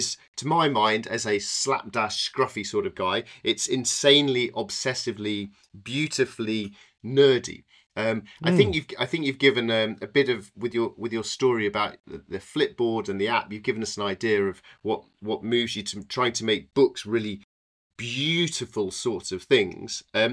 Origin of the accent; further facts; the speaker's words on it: Yorkshire and the Humber, United Kingdom; through Yorkshire, very close to where I grew up, by the way. I grew up in the Yorkshire Dales.